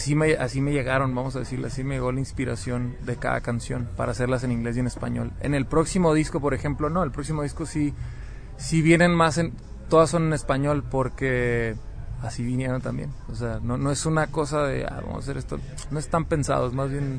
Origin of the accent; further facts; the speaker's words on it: Mexicali, Baja California, Mexico; Yo soy de Mexicali. Mexicali pues estamos... Es el punto más al norte, ¿no?, de Latinoamérica. Es donde está la pura frontera con California. Y esa misma cercanía pues lo hace uno a veces saber inglés por la pura naturalidad de la geografía